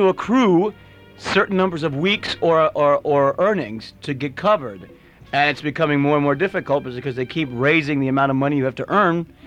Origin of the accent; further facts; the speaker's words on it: Cincinnati, Ohio, United States; Yeah, right. Born and raised in Western Hills. That's real streetwise.